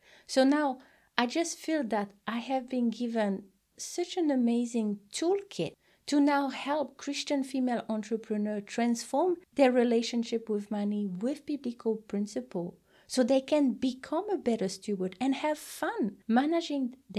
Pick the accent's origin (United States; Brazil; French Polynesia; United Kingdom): French Polynesia; And I come from Tahiti, a small island where it's always warm.